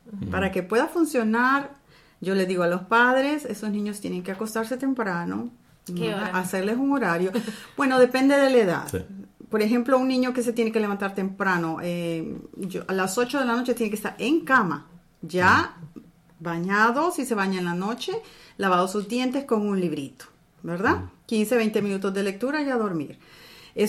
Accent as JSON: {"language": "Spanish", "country": "Honduras", "said": "Honduras."}